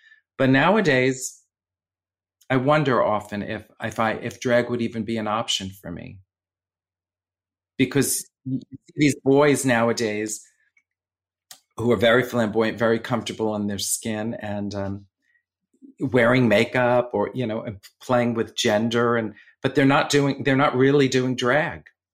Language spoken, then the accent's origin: English; Bronx, New York, United States; accent: Bronx; being femme, and my Bronx accent, it all just sort of came together.